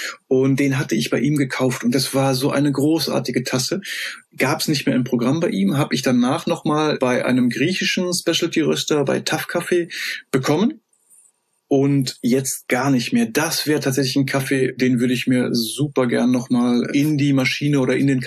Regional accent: Bonn, North Rhine-Westphalia, Germany; ich bin aus Bonn, ich stehe in Bonn am Bahnhof

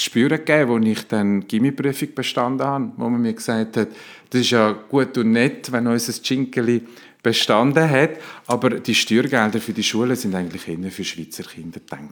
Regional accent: Italy; now in Switzerland

